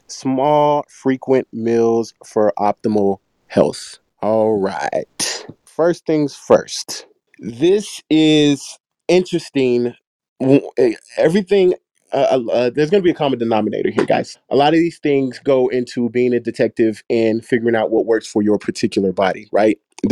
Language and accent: English; Texas, United States; which is, this is kind of relative depending on the person, because I'm from Texas.